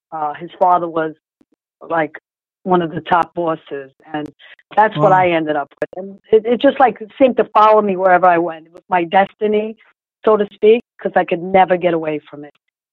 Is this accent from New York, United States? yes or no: yes; Howard Beach, New York, United States; I grew up in Howard Beach. I grew up at Brooklyn, Howard Beach. It was split borderline. Uh-huh. I was Brooklyn and Queens.